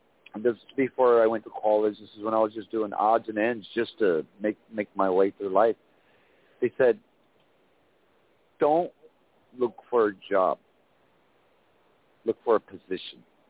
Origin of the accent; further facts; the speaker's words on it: United States; I mean, I'm an American mutt.